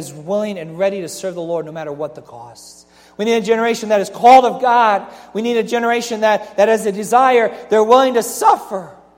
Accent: Detroit, Michigan, United States; I grew up in Eastside Detroit.

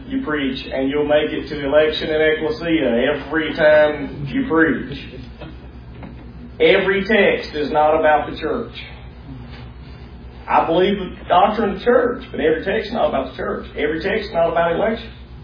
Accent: Alabama, United States

